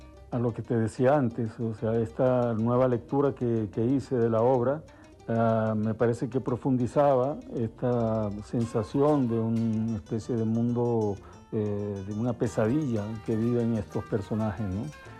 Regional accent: Venezuela; Porque creo que nosotros como venezolanos también a veces entramos en una especie de embudo

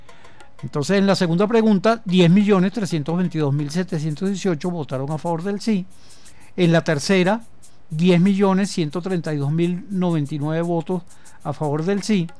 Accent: Venezuela; como comprometidos venezolanos en el porvenir de nuestra patria

